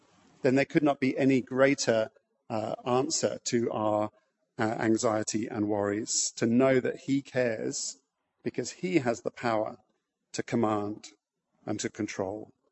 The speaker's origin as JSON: {"language": "English", "country": "United Kingdom", "said": "I'm a Brit, so I know about talking about the weather."}